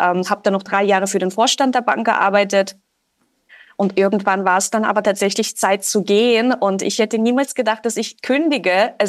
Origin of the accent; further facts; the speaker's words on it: Russia; also born or lived in Czechoslovakia; Also ich komme ja aus super einfachen Verhältnissen. Ich bin in der Tschechoslowakei geboren, in Russland aufgewachsen